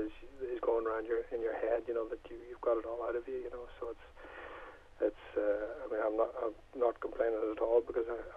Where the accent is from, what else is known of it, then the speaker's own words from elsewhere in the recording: Enniskillen, Northern Ireland, United Kingdom; I grew up in Enniskillen, you know